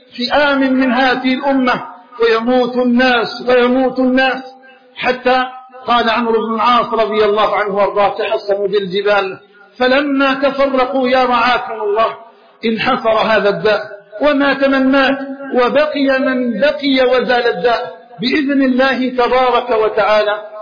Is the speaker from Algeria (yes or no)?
yes; Algeria; بلدنا الجزائر